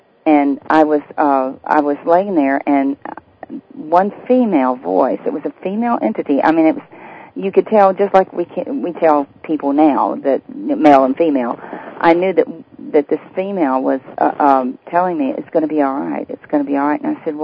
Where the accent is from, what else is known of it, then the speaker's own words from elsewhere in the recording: Louisiana, United States; I was born and raised in Louisiana, and we don't have redwood trees in Louisiana.